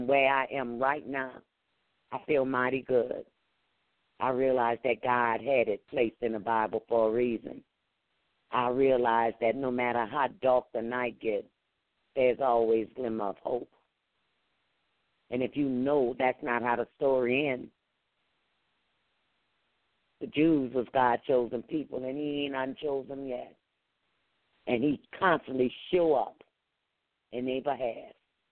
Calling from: St. Louis, Missouri, United States; I'm calling from St. Louis, Missouri.

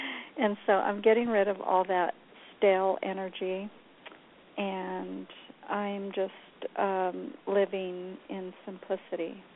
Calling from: Southwest, United States; I'm in the Southwest.

